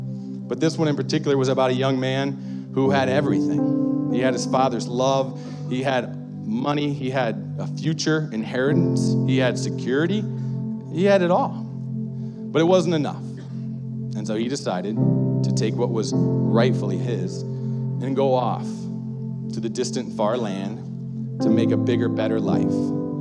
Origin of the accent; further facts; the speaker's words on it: Ashland, United States; also born or lived in Colorado; Now, I'm from Ashland, so when I said it's time to go home, I meant here, but she knew. It was time to leave Colorado.